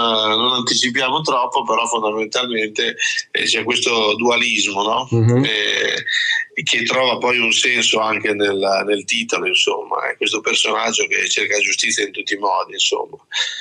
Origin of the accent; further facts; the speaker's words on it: Liguria, Italy; now in Milan, Italy; La Spezia come scenario perché è la città che ha dato i miei natali. Io vivo a Milano da tanti anni, ma sono ligure, sono molto legato alla mia terra di origine, anzi al mare più che alla terra